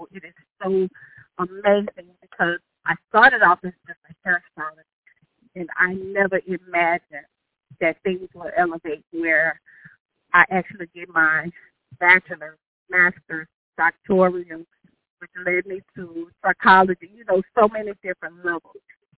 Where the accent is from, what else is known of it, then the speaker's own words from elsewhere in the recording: Lafayette, Louisiana, United States; So everyone thinks of New Orleans, but I'm from Lafayette, Louisiana.